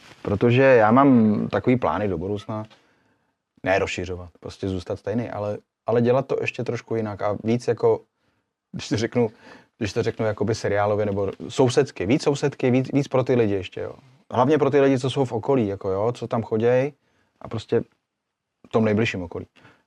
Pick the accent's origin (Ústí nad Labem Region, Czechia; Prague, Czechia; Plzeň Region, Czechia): Ústí nad Labem Region, Czechia; Ústí nad Labem; also born or lived in Chabařovice; jsem se narodil na Skřivánek vlastně úplně, jako to první, to, ten první rok jsem byl na Skřivánku. Pak teda Chabařovice a pak od 3. třídy, zase to znamená, kolik to je, 3. třída, 10 let třeba, 9 let, tak to zase bylo tady Ústí už pak, Střekov.